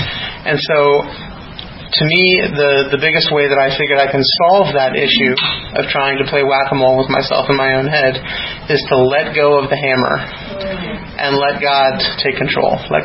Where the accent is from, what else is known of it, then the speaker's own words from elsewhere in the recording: Denver, Colorado, United States; I am from Denver, Colorado.